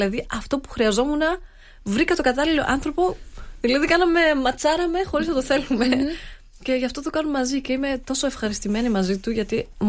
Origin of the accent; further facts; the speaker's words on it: Stuttgart, Baden-Württemberg, Germany; εκεί που έμενα, στη Γερμανία, έρχομαι από τη Στουτκάρδη.